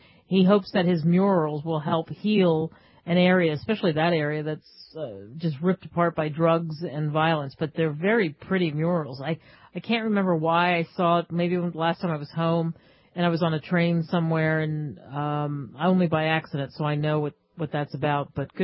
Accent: Philadelphia, Pennsylvania, United States; Let's go to my hometown, Philadelphia.

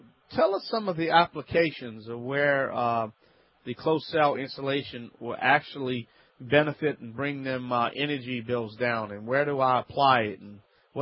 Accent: Louisiana, United States; I'm the Cajun man from the Bayou Land.

